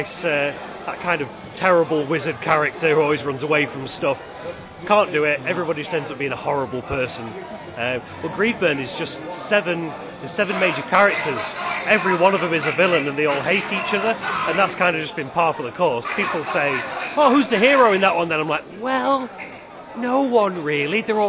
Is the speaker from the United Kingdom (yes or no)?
yes; Doncaster, Yorkshire and the Humber, United Kingdom; So I'm from Doncaster, so it's not too far, really.